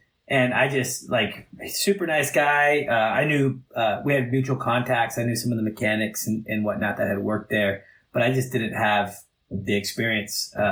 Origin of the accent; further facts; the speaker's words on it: Oregon, United States; since I was from Oregon and loved living in Oregon.